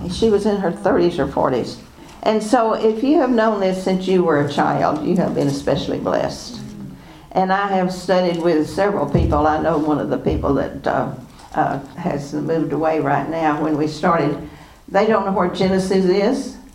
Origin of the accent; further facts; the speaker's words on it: Texas, United States; I was raised in the High Plains. There was no water anywhere on South Plains, Texas.